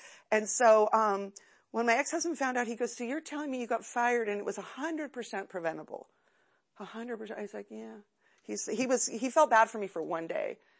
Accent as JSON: {"language": "English", "region": "California", "country": "United States", "tie": "born or raised there", "said": "we grew up in Southern California with the surfers and the skaters"}